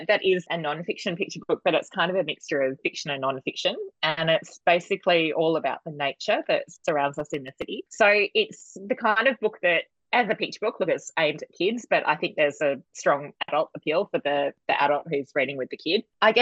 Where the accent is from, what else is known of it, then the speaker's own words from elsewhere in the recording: Sydney, New South Wales, Australia; So I grew up in Sydney.